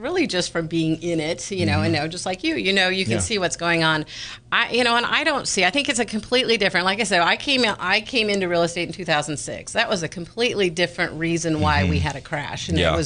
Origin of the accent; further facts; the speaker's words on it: California, United States; now in Sonoma County, United States; I grew up in Marin. Moved to Sonoma County, raised my kids here